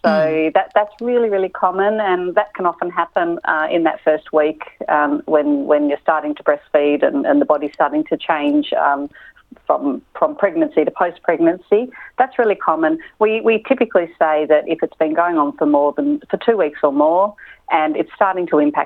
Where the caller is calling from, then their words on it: Melbourne, Victoria, Australia; I'm calling from Melbourne, so it's been particularly challenging for us here in Melbourne.